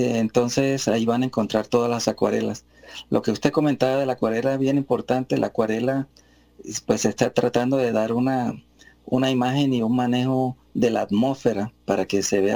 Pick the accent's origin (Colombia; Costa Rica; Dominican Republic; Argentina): Colombia; Valledupar, Cesar; now in Bucaramanga, Colombia; Yo soy, pues, ¿cómo se dice? Hijo adoptivo acá de Bucaramanga, pero yo soy de Valledupar Cesar.